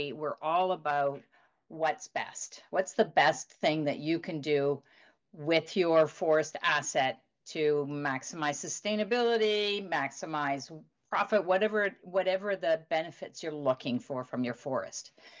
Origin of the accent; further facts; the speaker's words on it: Montreal, Quebec, Canada; now in Fredericton, Canada; I grew up in Montreal.